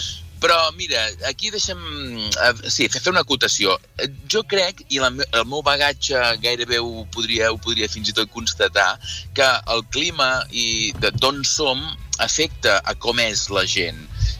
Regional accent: Sant Feliu de Buixalleu, Catalonia, Spain; Et proposo el meu poble, Sant Feliu de Buixalleu, que és un poble...

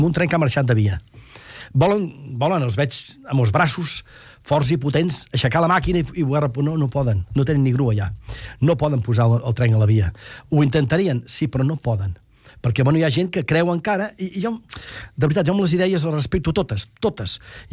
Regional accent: Vic, Catalonia, Spain; now in Barcelona, Spain; jo sóc l'any 55 nascut a Vic, jo sóc fill de Vic. Jo estrany vaig venir cap a Barcelona, jo sóc català de soc arrel, i conec perfectament el poble català.

